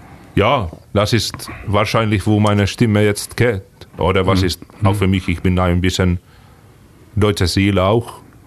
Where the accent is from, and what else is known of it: Finland; German is a second language; now in Germany